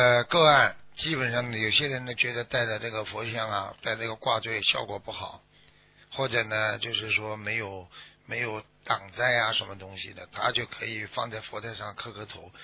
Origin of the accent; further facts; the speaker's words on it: China; 我们中国人啊过那个春节过大年了